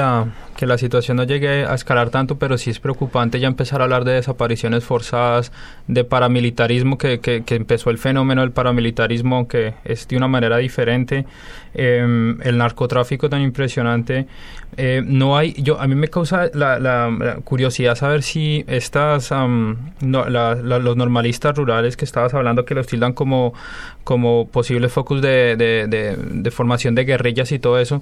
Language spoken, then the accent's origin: Spanish; Colombia; Yo soy colombiano